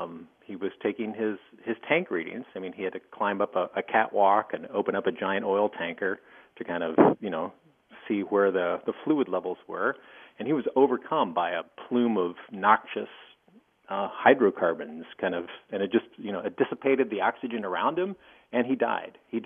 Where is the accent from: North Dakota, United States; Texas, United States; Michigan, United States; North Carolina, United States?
North Dakota, United States; Hettinger; I'm originally from Hettinger, North Dakota